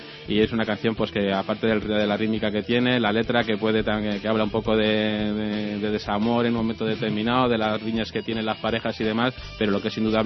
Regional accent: La Ventosa, Castilla-La Mancha, Spain; also born or lived in Madrid; Pero yo soy nacido en Madrid, pero de un pueblo que se llama La Ventosa, en la provincia de Cuenca.

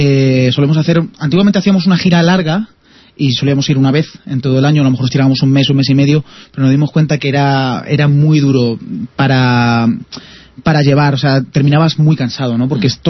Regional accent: Fuenlabrada, Community of Madrid, Spain; born there; no nací en Esparta, nací en Fuenla, pero casi, casi, ¿no?

